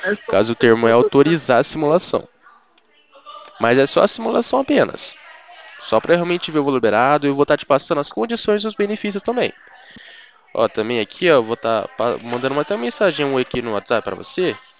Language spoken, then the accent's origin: Portuguese; Americana, São Paulo, Brazil; eu sou de Americana, São Paulo